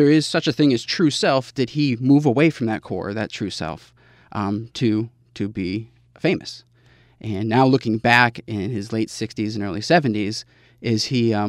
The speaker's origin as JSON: {"language": "English", "region": "Massachusetts", "country": "United States", "tie": "born or raised there", "lives_now": "Greenwich, United States", "said": "I grew up in the Berkshires."}